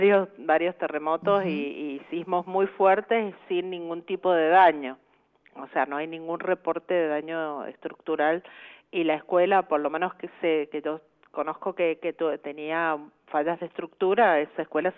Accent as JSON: {"language": "Spanish", "region": "Mendoza", "country": "Argentina"}